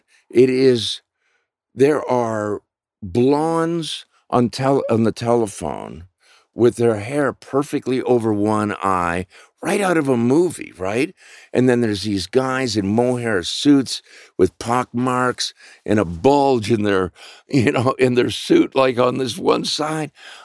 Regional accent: Canada; And I'm from Canada.

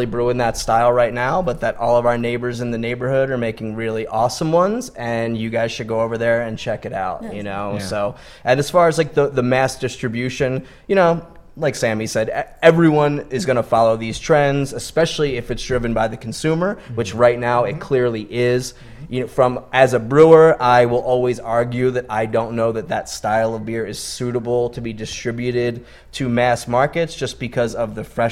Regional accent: Wilmington, Delaware, United States; Born and raised in Wilmington, Delaware, when you don't have a team with your state, you have to pick and choose.

